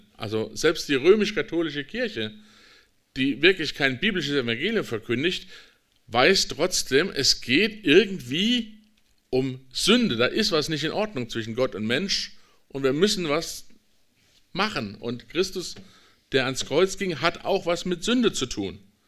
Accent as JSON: {"language": "German", "region": "Rhineland", "country": "Germany", "said": "ich bin Rheinländer"}